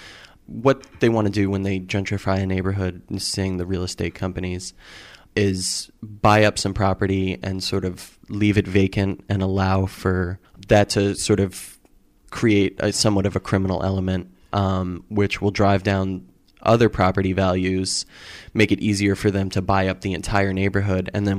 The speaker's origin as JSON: {"language": "English", "town": "Brooklyn", "region": "New York", "country": "United States", "tie": "born or raised there", "said": "I grew up in Park Slope in Brooklyn in the 80s when it was being actively gentrified and crack was being heavily introduced to New York neighborhoods. My parents grew up there and their parents grew up there."}